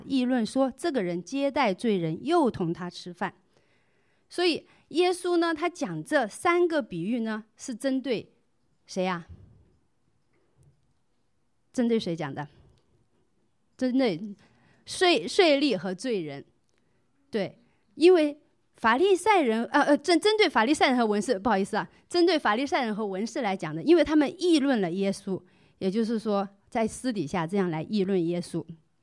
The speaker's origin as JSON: {"language": "Chinese", "region": "Hubei", "country": "China", "tie": "born there", "said": "因为我自己出生在中国湖北，完全羊我们都很少见到。"}